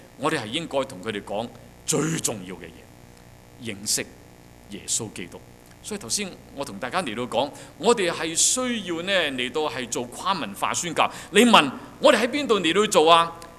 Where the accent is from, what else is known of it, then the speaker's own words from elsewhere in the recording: Guangdong, China; 譬如我哋係廣東人